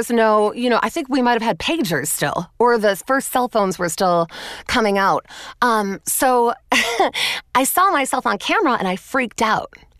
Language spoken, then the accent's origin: English; Chicago, Illinois, United States; This is in my hometown.